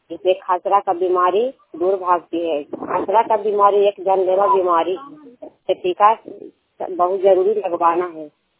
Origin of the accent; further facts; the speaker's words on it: Shivpur, India; मैं शिवपुर के रहने वाली हूँ।